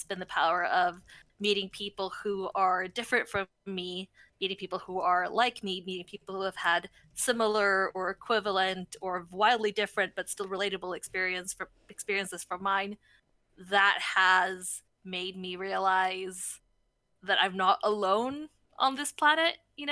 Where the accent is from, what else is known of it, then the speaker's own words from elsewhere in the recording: Sweden; I am this color, and I grew up in Sweden. I grew up in a country where most people don't look like me